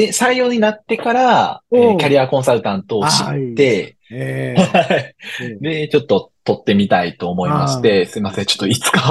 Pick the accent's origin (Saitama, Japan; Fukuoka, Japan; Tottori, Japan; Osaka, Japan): Osaka, Japan; now in Kochi, Japan; その大阪出身って最初、言っていただいたと思うんですけど、うん、生まれも育ちも大阪です。